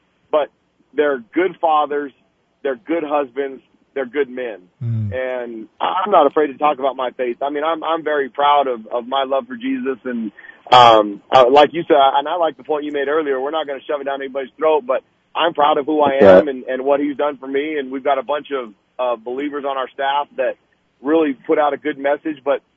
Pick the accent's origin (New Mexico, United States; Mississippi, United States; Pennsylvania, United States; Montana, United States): New Mexico, United States; Albuquerque; I mean, I grew up here in Albuquerque. I'm an Albuquerque kid